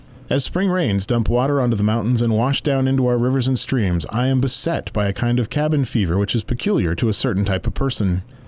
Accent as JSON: {"language": "English", "region": "Washington", "country": "United States", "tie": "born or raised there", "also_born_or_lived": "Central California, United States", "moved": "yes", "said": "I grew up in Western Washington State, where prospecting was and is a common hobby, but it never moved me."}